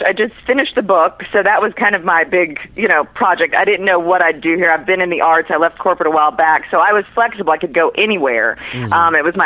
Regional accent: Florida, United States; also born or lived in Atlanta; So I grew up in Florida, and then right after college, lived there for 12 years, completely by accident.

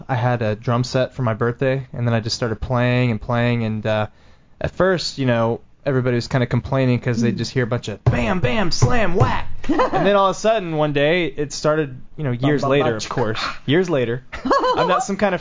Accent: Nashville, Tennessee, United States; So I grew up in Nashville, going to writing sessions with him when I was little

